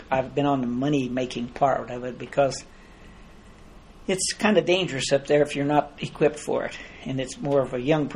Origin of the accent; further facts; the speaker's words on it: Scott City, Kansas, United States; also born or lived in Las Animas, Colorado / Elkhart, Kansas; Well, I was born in Los Animas, Colorado, and I went to school there until I was in the fourth grade. And then we moved to Elkhart, Kansas, where my dad went to work for a chain.